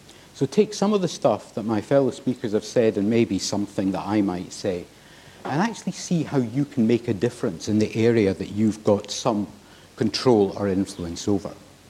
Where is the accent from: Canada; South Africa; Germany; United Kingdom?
United Kingdom; Scotland; I'm from Scotland. I'm allowed to. It's a different language we use up there.